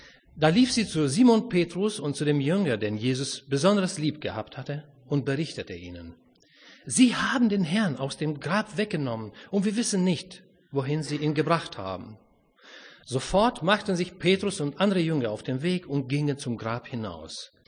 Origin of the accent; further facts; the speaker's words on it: Romania; German is a second language; now in Germany; Ich komme aus Rumänien, für die das noch nicht so mitbekommen haben.